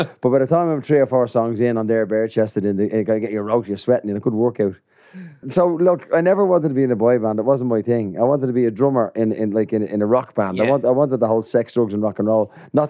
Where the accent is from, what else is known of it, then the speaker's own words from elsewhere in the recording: Dublin, County Dublin, Ireland; I grew up in Donegal in Dublin